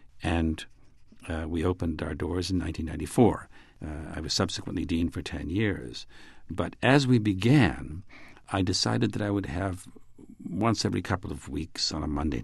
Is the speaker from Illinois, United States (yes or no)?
no; Detroit, Michigan, United States; now in New York, United States; And then when I came to New York from Detroit to finish my education in the law, I had to work.